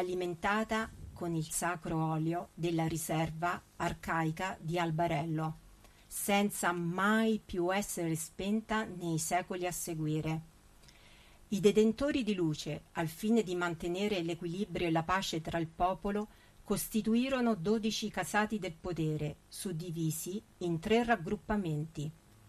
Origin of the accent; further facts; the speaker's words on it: Ostuni, Apulia, Italy; Il paese in particolare è Ostuni, la città bianca, il mio paese di origine